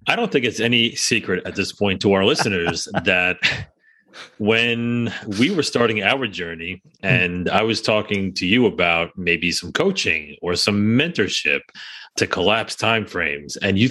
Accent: New York, United States; And I always joke, as a New Yorker, and Greg, a former New Yorker, right?

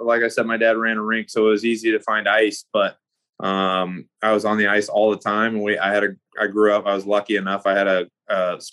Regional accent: Oklahoma, United States; Yeah, I think as a kid growing up in Oklahoma, like I said, I didn't watch a lot of NHL hockey.

